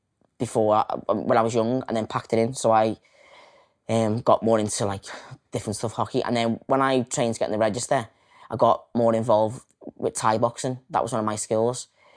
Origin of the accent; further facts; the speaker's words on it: Liverpool, North West England, United Kingdom; I'm 36 years old. I'm from Liverpool and I'm a stuntman.